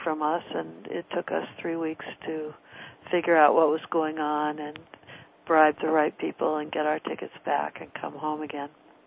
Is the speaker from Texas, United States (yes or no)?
no; California, United States; And I grew up in Orange County with a number of other singer-songwriters